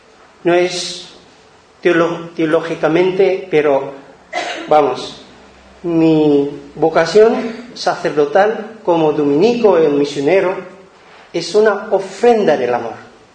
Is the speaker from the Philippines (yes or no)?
yes; Mindanao, Philippines; Soy de Mindanao, más de allá, para Malasia, nuestros hermanos musulmanes